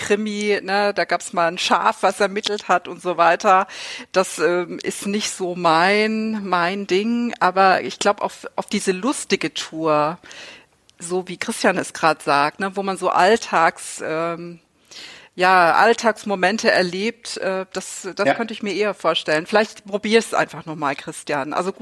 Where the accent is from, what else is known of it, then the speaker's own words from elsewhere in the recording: Saxony, Germany; moved away as an adult; Ich stamme ja ursprünglich aus Sachsen. Bin hier vor knapp 10 Jahren hochgezogen in den Norden